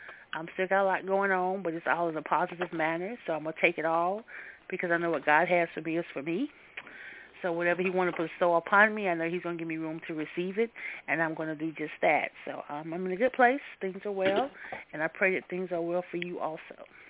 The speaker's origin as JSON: {"language": "English", "region": "North Carolina", "country": "United States", "said": "I am the queen from North Carolina."}